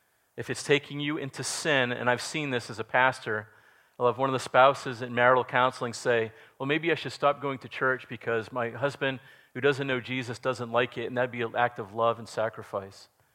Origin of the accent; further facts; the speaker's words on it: Massachusetts, United States; So I grew up in Massachusetts. We'd have the big Christmas party at home.